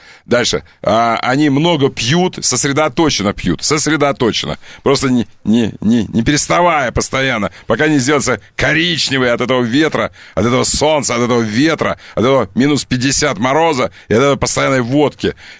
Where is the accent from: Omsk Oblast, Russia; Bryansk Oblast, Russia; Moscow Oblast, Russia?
Omsk Oblast, Russia; Omsk; Ты знаешь, что я из Омска? Знаешь, что я из Омска?